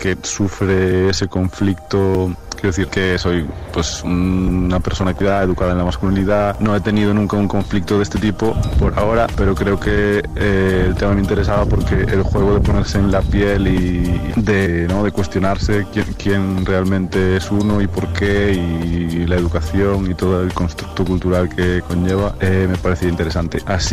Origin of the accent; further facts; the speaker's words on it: Rianxo, Galicia, Spain; Y vengo de Galicia, de un pueblo llamado Riancho, en el noroeste español, en la esquinita de arriba del país, un pueblo de mar.